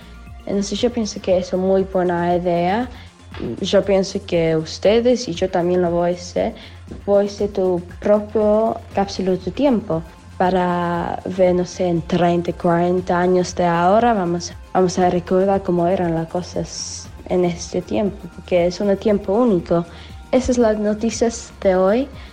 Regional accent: Horsham, South East England, United Kingdom; Spanish is a second language; de Horsham en Inglaterra.

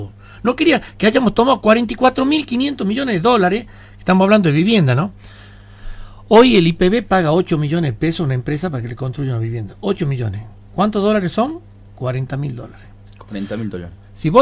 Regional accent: Salta, Argentina; Yo no quería que mi pueblo, mi país sufra, nuestros salteños sufran.

